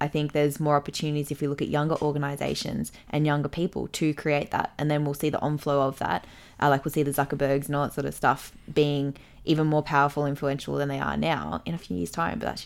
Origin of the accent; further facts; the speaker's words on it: England, United Kingdom; But I am English.